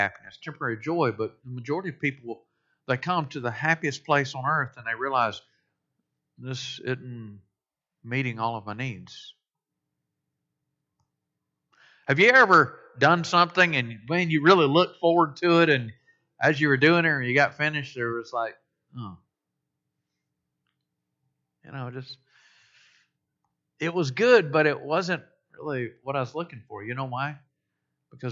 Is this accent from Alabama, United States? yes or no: no; Florida, United States; For the first part of my life, I spent it growing up in Florida. We're about an hour away from Disney World.